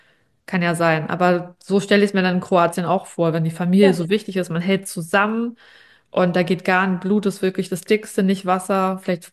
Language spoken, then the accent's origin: German; Berlin, Germany; Habe auch nie irgendwie einen Umgangspunkt oder irgendeinen Umgang mit der Kirche gehabt in Berlin, weil ich auch ohne Religion aufgewachsen bin als Ossi.